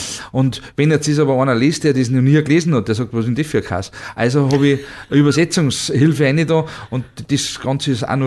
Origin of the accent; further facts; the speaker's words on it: Bavaria, Germany; weil einfach bei uns in Bayern, es gibt so viele Dialekte innerhalb von 20 Kilometern schon.